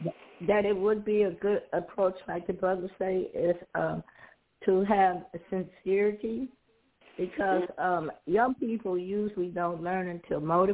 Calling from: Chicago, Illinois, United States; Hi, this is … I'm calling from Chicago.

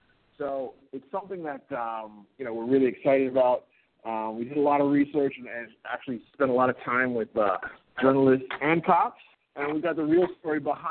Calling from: Toronto, Ontario, Canada; My partner is in Berlin. I'm in Toronto.

